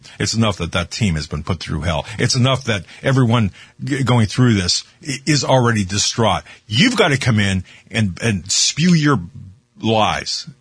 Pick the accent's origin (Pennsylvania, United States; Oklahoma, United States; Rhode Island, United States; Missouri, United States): Pennsylvania, United States; He's from my home state of Pennsylvania.